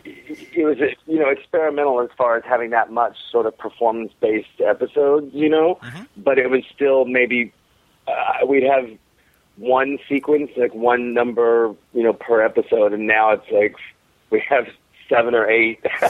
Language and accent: English; Texas, United States; Sure. I'm from Texas. I grew up, my parents owned a dance studio. I grew up dancing my whole life, and then eventually made my way to California